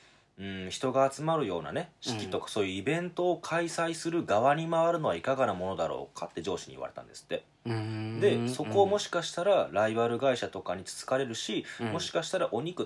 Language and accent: Japanese; Okayama, Japan; 地元岡山でね